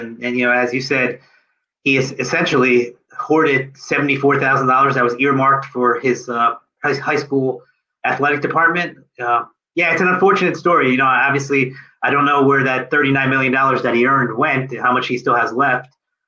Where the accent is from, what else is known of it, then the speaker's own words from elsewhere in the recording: Philadelphia, Pennsylvania, United States; You know, I'm from Philadelphia, and Ben Simmons made a lot of money